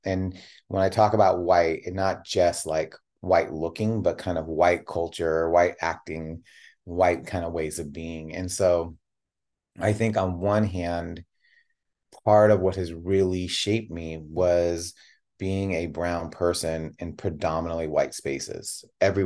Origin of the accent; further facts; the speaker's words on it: Chicago, Illinois, United States; born there; moved away; also born or lived in Portland; They met in Chicago, and I was born in Chicago and moved out to Portland.